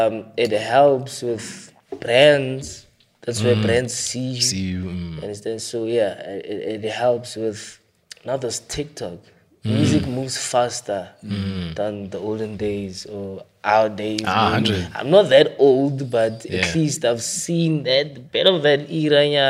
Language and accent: English; South Africa; through lifestyle, through, you know, just us as people, South Africans.